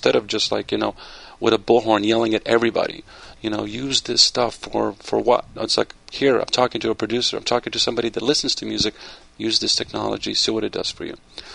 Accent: Poland; English is a second language; now in United States; I'm an immigrant. I grew up in Poland, and I was really turned on to different music from different parts of the world. I come to the States.

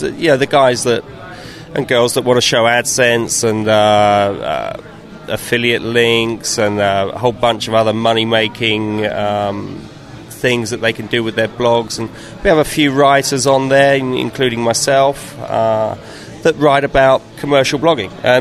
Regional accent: London, United Kingdom; now in Denmark; I'm from London-ish. Yeah, I am from the South.

